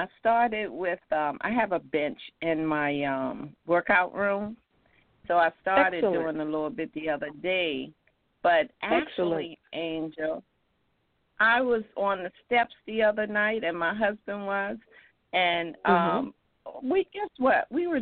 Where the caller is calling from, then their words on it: North Carolina, United States; calling from North Carolina.